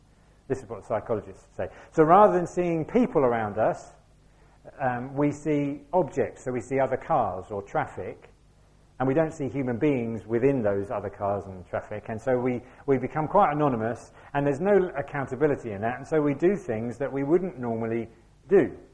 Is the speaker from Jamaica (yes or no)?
no; United Kingdom; because that's, we're British, that's how we do.